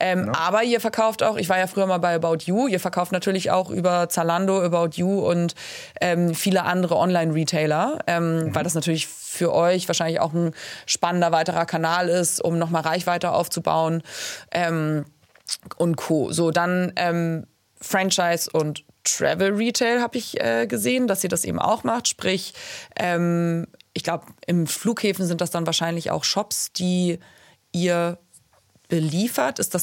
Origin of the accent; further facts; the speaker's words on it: Hamburg, Germany; now in Munich, Germany; Ich komme ursprünglich aus Hamburg